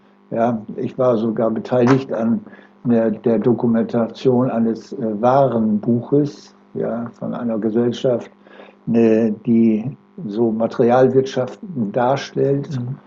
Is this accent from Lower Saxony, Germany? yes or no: yes; Oldenburg, Lower Saxony, Germany; born there; also born or lived in Delmenhorst; Ich bin geboren in Oldenburg 1938 und mich hat es dann verschlagen von Oldenburg in den Bereich nach Delmenhorst